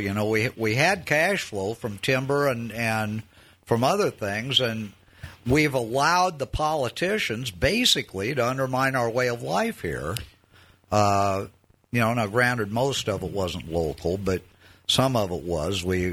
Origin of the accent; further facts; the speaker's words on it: United States; I'm an American.